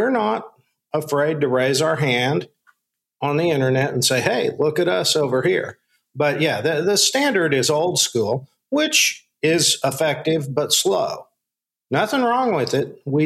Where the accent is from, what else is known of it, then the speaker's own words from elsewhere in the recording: Oklahoma, United States; Well, my hometown is where I live, and it's in a small city in northern Oklahoma.